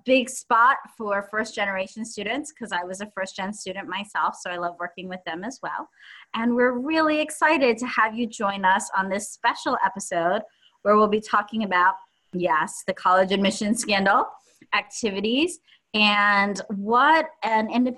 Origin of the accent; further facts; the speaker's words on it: New Jersey, United States; I'm actually from the East Coast as well. I'm from New Jersey.